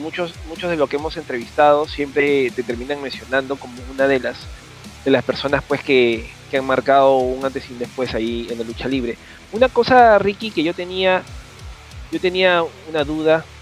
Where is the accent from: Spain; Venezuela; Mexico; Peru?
Peru; bueno, por lo menos aquí en Perú, bueno, nosotros somos peruanos